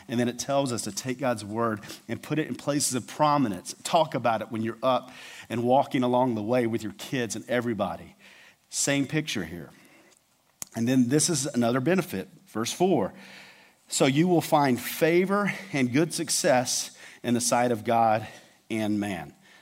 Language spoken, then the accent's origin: English; the South, United States; I'm from the South. This cold weather's killing me.